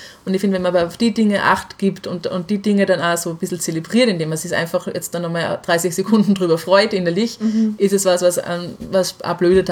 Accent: Salzburg, Austria; dass ich bin in Salzburg halt aufgewachsen

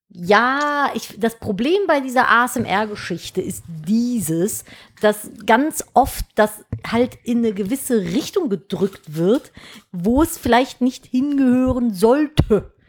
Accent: Cologne, North Rhine-Westphalia, Germany; Ja, ich bin Kölnerin.

